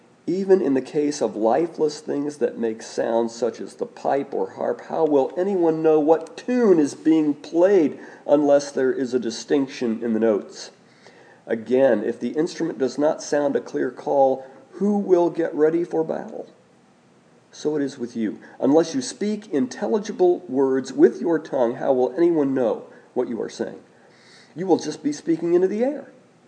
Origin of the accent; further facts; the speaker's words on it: Indiana, United States; I was, after all, born and raised in Rush County. many people in Rush County do not speak English. They speak Hoosier.